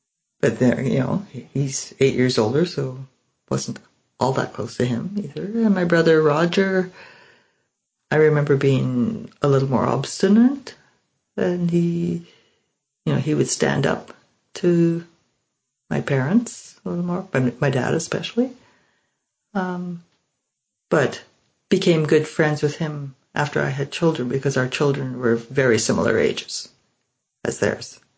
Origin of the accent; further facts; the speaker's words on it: Kelsey, Alberta, Canada; also born or lived in Camrose; I was born in Camrose, Alberta. I grew up at Kelsey. Worked in Edmonton for a short time, moved back to Camrose, moved to Balfe where I've been ever since. Lived in a rural community.